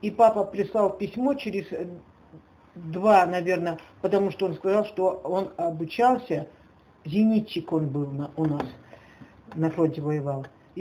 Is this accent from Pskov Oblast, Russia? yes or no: no; Vinogradnaya, Krasnodar Krai, Russia; born there; also born or lived in Horlivka; Родилась я в Краснодарском крае, станица Виноградная.